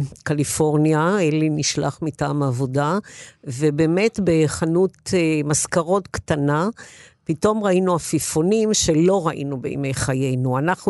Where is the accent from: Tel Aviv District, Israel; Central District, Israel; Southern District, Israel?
Tel Aviv District, Israel; Holon; אני גדלתי בחולון, כך שבת ים והים היו מאוד קרובים.